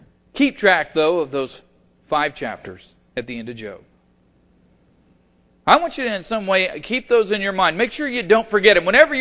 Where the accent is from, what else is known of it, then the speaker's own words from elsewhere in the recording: Oklahoma, United States; Of course, I'm from Oklahoma, and I will tell you, whirlwinds get your attention.